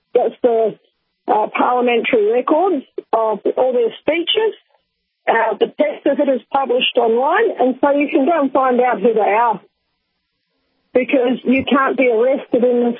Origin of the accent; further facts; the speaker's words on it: New Zealand; And I'm a New Zealander as well